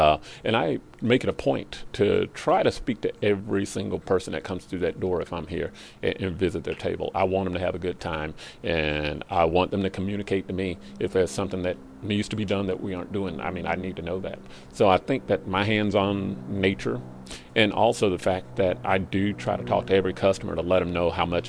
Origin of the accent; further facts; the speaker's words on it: the South, United States; First of all, I'm from the South, and I happen to enjoy that fact.